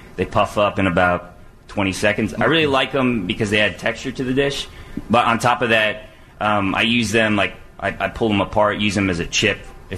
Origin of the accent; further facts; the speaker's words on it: Japan; You know, growing up in Asia and Japan, Japanese fuse all kinds of American